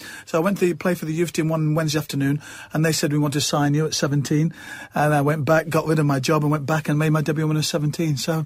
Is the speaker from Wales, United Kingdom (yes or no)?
no; Nottingham, East Midlands, United Kingdom; In Nottingham, born and bred in Nottingham.